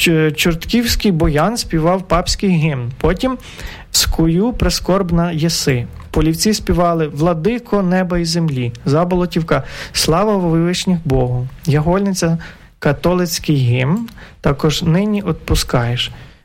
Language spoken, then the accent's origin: Ukrainian; Galicia, Ukraine; І тоді вже ми, галичани, бачили цю загрозу зі Сходою